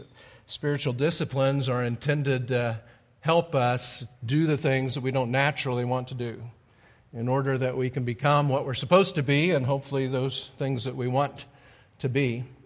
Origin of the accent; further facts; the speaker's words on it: Kansas, United States; and I thought that since I was from Kansas, that should be my team.